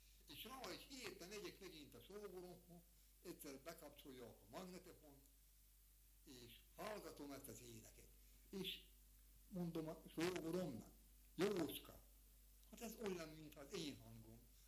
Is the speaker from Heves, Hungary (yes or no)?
no; Nógrád, Hungary; accent: Nógrád dialect; Persze, én, mint nógrádi ember, a mi tájszólásunkot tartottam a szebb magyar kifejezésnek, mint az ipoly környékén.